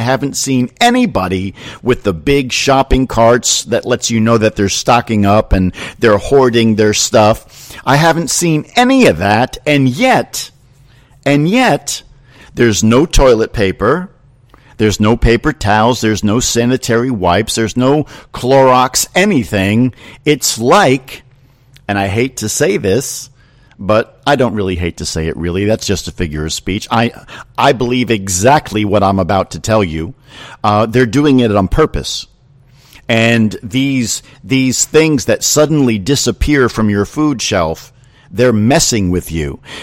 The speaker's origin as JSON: {"language": "English", "region": "New Jersey", "country": "United States", "lives_now": "Florida, United States", "said": "In New Jersey, in some parts of Jersey, my home state, you are already locked down."}